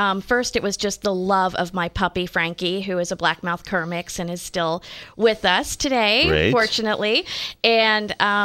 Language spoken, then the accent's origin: English; Florida, United States; having the benefit of growing up in Florida and having so much exposure to such a variety of birds